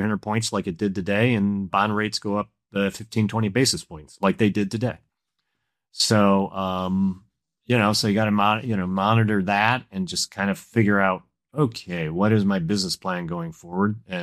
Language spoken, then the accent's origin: English; Detroit, Michigan, United States; You know, I'm from Detroit, and so I know a thing or two about workforce, housing.